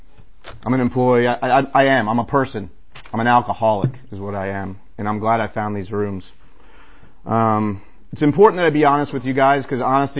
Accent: Northeast, United States; Like I said, I grew up Irish Catholic in the Northeast.

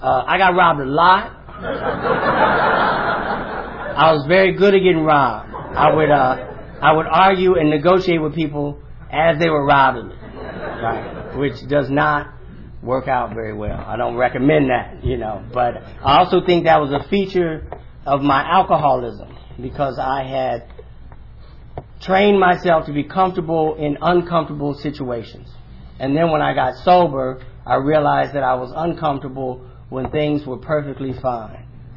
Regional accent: Pasadena, California, United States; I am from Pasadena. My home group is the Rose City Speakers.

